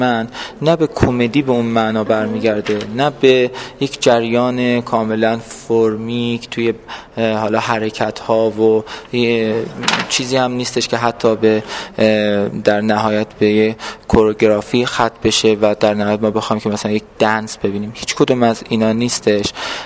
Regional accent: Iran; من یک ایرانی هستم در جهان سوم، در خاورمیانه دارم زندگی میکنم.

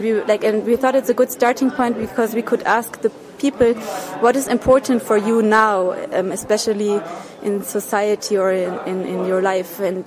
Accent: Hamburg, Germany; English is a second language; I'm from Hamburg, and I work as a choreographer and also as a performer.

